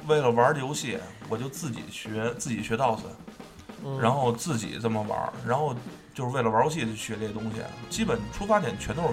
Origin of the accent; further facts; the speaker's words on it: China; 说是他们不尊重我们中国人